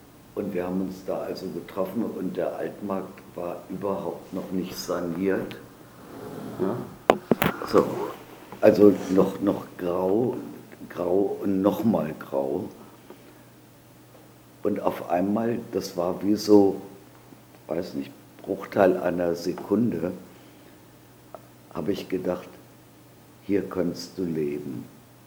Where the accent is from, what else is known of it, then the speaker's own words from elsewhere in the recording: Frankfurt am Main, Hesse, Germany; Ich komme aus Frankfurt am Main und habe Freunde hier in Dresden.